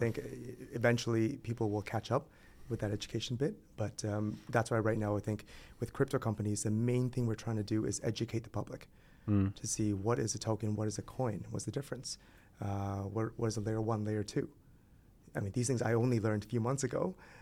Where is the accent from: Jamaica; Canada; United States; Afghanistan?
Canada; also born or lived in United Kingdom; So I studied in Canada. I'm from Canada originally.